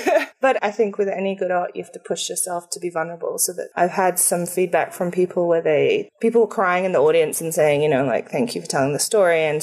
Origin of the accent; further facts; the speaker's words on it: England, United Kingdom; Well, I am actually English.